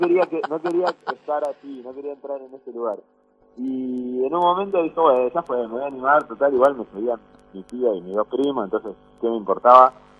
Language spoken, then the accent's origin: Spanish; Lomas de Zamora, Buenos Aires Province, Argentina; born there; Yo nací en Loma de Zamora, en Gran Buenos Aires.